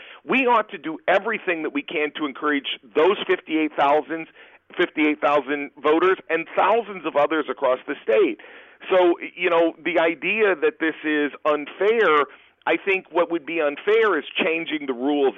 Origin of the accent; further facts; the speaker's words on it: Illinois, United States; I grew up in Iroquois County, which is one of those smaller counties